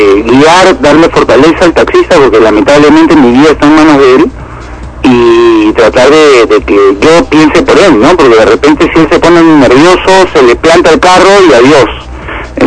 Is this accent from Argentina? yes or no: no; Peru; es unirnos como peruanos